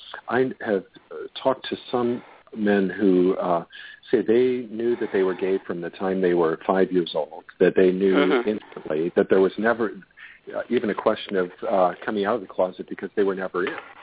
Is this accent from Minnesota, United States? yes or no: no; St. Louis, Missouri, United States; I grew up in St. Louis, and it was very challenging.